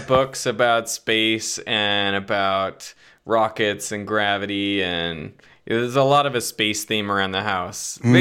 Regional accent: Canada; moved away as an adult; also born or lived in South Africa; now in Australia; So I'm mostly Canadian, but I also have sort of pieces of Australia, South Africa. And so I grew up in Canada.

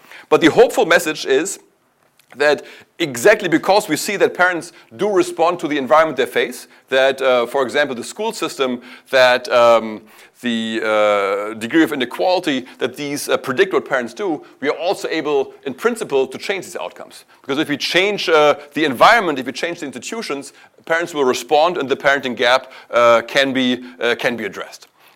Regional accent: Evanston, Illinois, United States; how this shows up in my hometown of Evanston, Illinois

